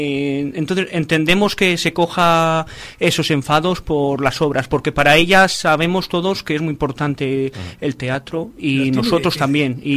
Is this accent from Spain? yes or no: yes; Laredo, Cantabria, Spain; sobre todo Laredo es mi pueblo. Merece la pena hacer cosas por Laredo.